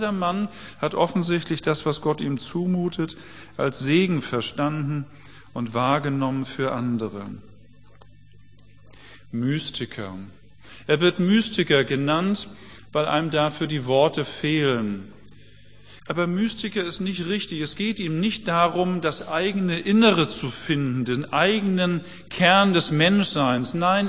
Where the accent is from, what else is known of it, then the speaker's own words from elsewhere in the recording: Germany; Meine Frage an uns als Deutsche, müssen wir Glauben so ernst und unfröhlich leben?